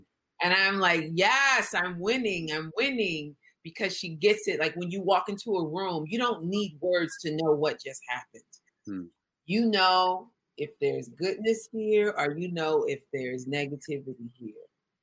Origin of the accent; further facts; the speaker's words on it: California, United States; moved away as an adult; also born or lived in Washington, D.C.; now in New York, United States; I'm from the West Coast. I'm from the Bay Area in California. I've been in New York 20 years, lived in DC before that.